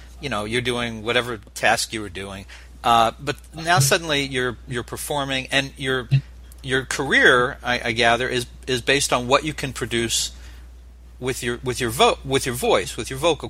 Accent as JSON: {"language": "English", "region": "New Jersey", "country": "United States", "said": "Yeah, I grew up with those people. I'm from New Jersey."}